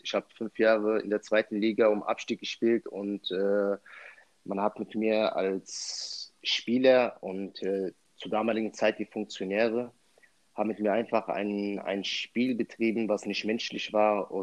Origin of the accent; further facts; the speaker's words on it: Raunheim, Hesse, Germany; bin ich wieder zu meinem Heimatort Raunheim gezogen, ja. Habe mir da was gekauft